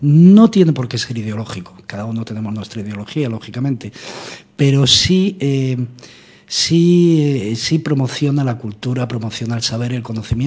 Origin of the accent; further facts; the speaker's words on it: Madrid, Community of Madrid, Spain; also born or lived in Canary Islands; nos fuimos un año a vivir a Canarias, a trabajar allí, Aurora Canarias. Y de vuelta a Madrid, yo soy de Madrid.